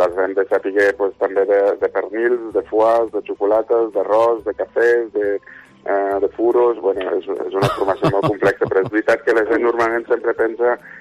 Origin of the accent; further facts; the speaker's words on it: France; Catalan is a second language; now in Spain; perquè sóc un francès que va aprendre de vi aquí a Espanya, al final.